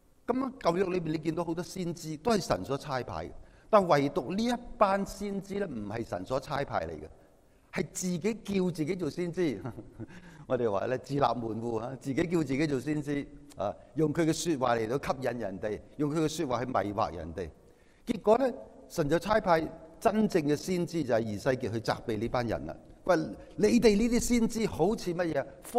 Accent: Guangdong, China; 我哋广东人就好讲嘢好传神噶嘛

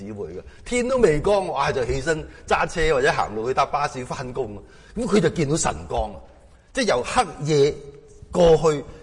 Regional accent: China; 我哋中国人好强调讲嘅智就智慧系嘛，仁系仁义或者仁爱，勇就勇气。

